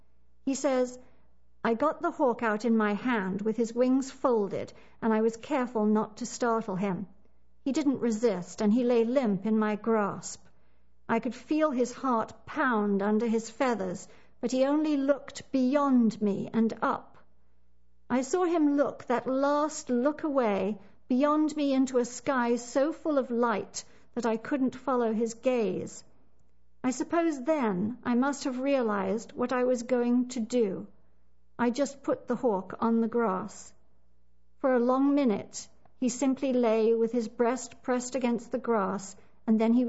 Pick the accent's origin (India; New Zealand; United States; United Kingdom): India; Growing up in India, my mother's house was always full of human refugees, poor and disabled people, unwed mothers who had been cast out by their families, as well as orphaned animals.